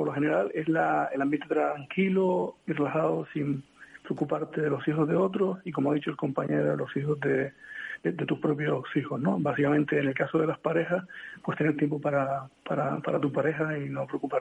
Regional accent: Lanzarote, Canary Islands, Spain; now in Germany; yo soy de Lanzarote, vivo en Alemania y afortunadamente tengo la suerte de vivir en algunos países, incluso algunos continentes.

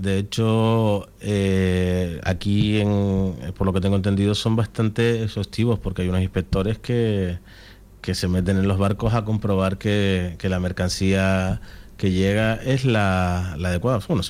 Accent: Canary Islands, Spain; nosotros como canarios somos los primeros que tenemos que defender lo nuestro

